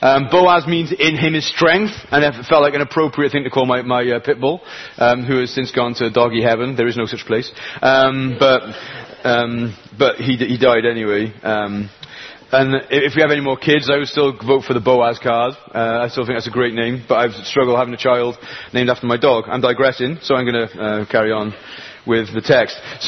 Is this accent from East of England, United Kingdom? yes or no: no; Wales, United Kingdom; because I'm a Welshman, so my emotions do this.